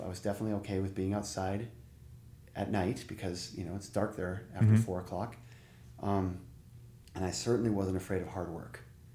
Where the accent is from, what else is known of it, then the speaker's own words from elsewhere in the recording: Minneapolis, Minnesota, United States; And I grew up in the Minneapolis area, and I was enthralled by snowmobiles as a child.